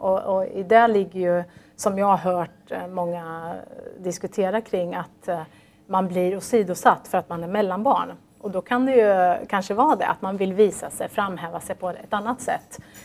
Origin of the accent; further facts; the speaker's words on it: Norrköping, Östergötland, Sweden; Det kanske beror på att jag kommer från Norrköping. Det är ju ingen alpinmäcka på så vis.